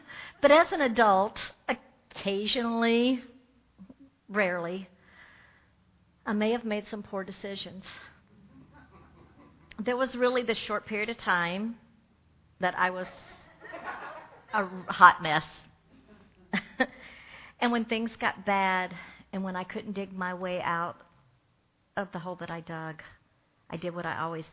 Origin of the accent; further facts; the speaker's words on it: Mississippi, United States; Most of you know that I was born and raised in Mississippi.